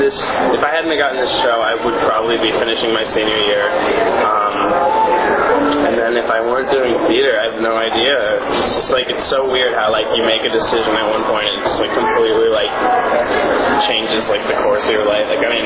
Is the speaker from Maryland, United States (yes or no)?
yes; Maryland, United States; Well, I am Caucasian, of Swedish descent, and I grew up in Washington, D.C., actually right outside in Maryland, Central Park